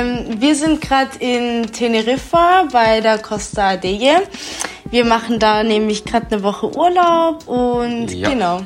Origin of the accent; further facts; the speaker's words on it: Germany; ich bin Italienerin, ich bin aber in Deutschland geboren und aufgewachsen. Meine Eltern sind Italiener